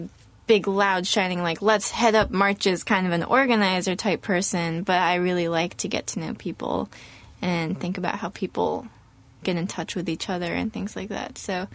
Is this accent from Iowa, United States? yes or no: no; Raleigh, North Carolina, United States; also born or lived in Massachusetts / Cary; I lived there only till I was seven. And then I moved to Raleigh because my mom teaches at NC State.